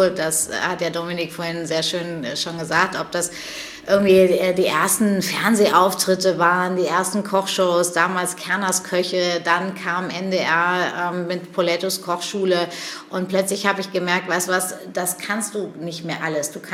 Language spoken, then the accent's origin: German; Hamburg, Germany; aber ich bin Hamburgerin, ich liebe diese Stadt, ich liebe diese Menschen